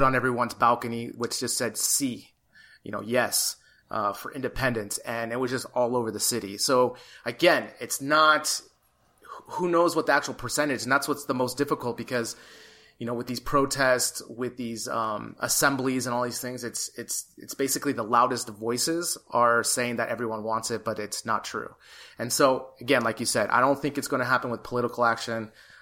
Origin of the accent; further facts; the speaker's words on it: United States; now in Spain; because, you know, I'm an American and I, you know, what's going on there is just crazy as well.